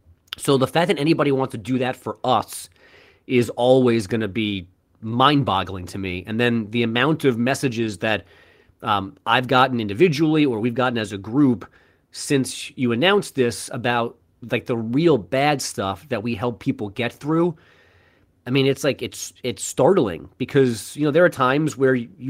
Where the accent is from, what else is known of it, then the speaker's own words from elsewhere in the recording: New York, United States; like I grew up in New York.